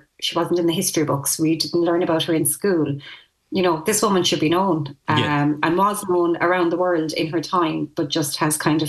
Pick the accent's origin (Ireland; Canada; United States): Ireland; Newcastle West, Munster; So I actually grew up very close to the village where she was born. So I say I'm from Newcastle West. I'm actually from near Knockaderry, but people don't really know that. So it's easier to say Newcastle West.